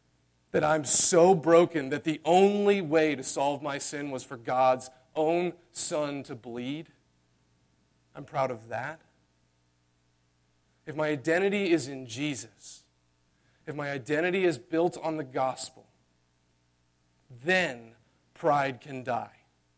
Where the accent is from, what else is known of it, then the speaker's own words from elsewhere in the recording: Chapel Hill, North Carolina, United States; Okay, I grew up in Chapel Hill